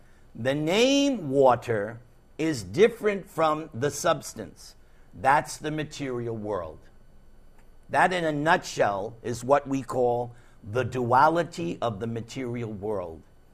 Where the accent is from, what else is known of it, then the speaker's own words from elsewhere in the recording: New York, United States; As you can see, I'm from New York. You see my accent? Even I'm recognizing it.